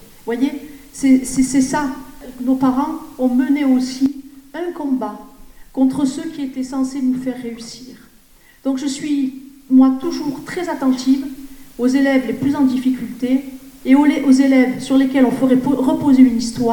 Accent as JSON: {"language": "French", "region": "Provence-Alpes-Côte d'Azur", "country": "France", "tie": "born there", "said": "Moi, je suis née dans le Vaucluse, je suis née dans le Luberon."}